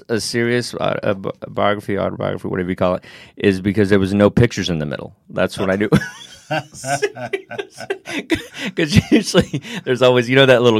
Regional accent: Texas, United States; You know, it's like, I'm from Texas and stuff, and I've been with managers and stuff, and they're like, okay, you need more of a Southern accent.

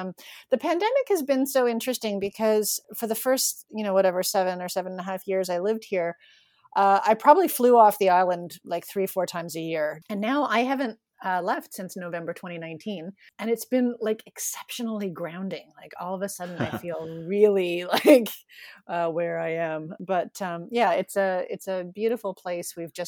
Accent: Toronto, Ontario, Canada; now in Newfoundland, Canada; I've been here for 9 years. I grew up in Toronto, so I've lived a pretty city existence.

